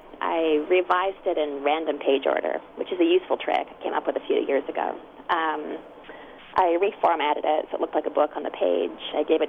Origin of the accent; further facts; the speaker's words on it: Western Canada, Canada; when I was a kid growing up in Western Canada, we got two TV stations.